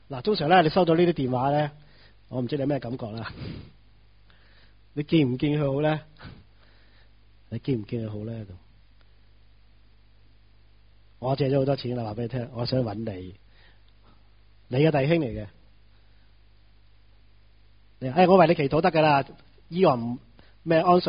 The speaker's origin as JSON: {"language": "Chinese", "country": "Hong Kong", "said": "我们香港人基本上是善心"}